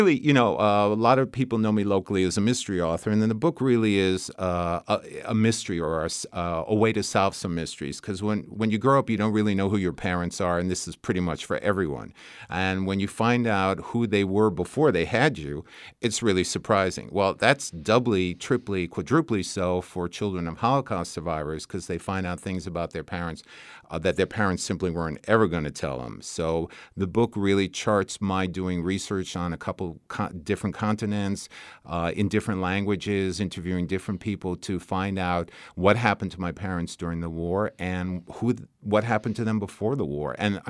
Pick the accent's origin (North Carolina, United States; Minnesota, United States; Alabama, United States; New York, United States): New York, United States; born there; now in Okemos, United States; I'm a Michigander by affiliation. I was born in New York, but I never tell people that. If they ask where I'm from, I say Michigan, because that's where my heart is.